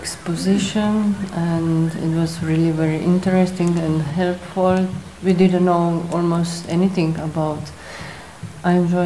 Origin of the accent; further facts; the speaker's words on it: Slovenia; from Slovenia. I live with Jordi in Goričko.